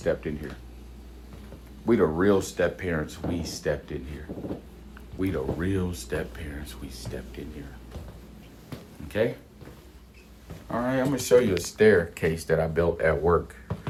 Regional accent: Indiana, United States; Okay, I'm from Indiana.

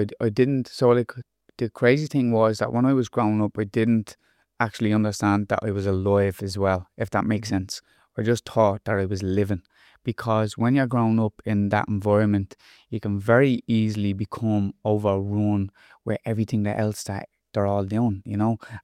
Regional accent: Dublin, Leinster, Ireland; So I grew up in Fatima Mansions, which is basically Dublin E, inner city Dublin, you might say. And when I grew up in a place that was like overrun with drugs and crime and criminality and a lot of people getting up to no good. We used to live in a block of flats

